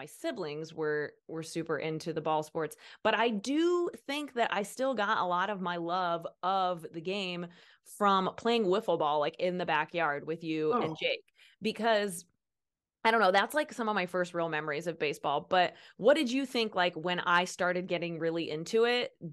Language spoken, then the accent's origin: English; Peoria, Illinois, United States; we grew up near in the Peoria area